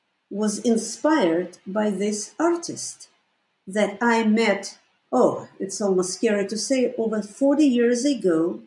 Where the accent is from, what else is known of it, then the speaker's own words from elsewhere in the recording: Baku, Azerbaijan; moved away; I just visited Baku 30 years, first time in 30